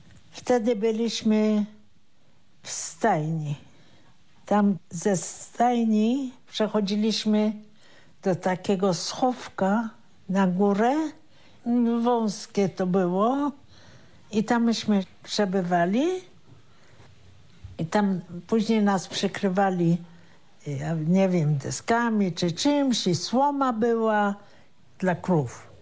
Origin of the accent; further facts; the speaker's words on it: Tarnowskie Góry, Silesian Voivodeship, Poland; born there; Ja się urodziłam w ogóle w Tarnowskich Górach w 1936 roku, także teraz mam 82 lata.